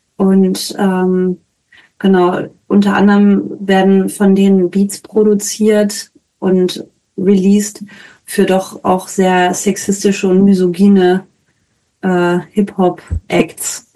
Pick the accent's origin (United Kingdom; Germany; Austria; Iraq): Germany; Bremen; ich komme ja auch aus Bremen